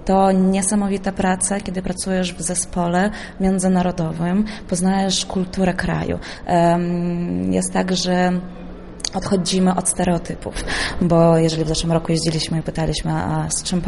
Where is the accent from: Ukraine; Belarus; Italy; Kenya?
Ukraine; bo my na przykład z koleżanką jesteśmy z Ukrainy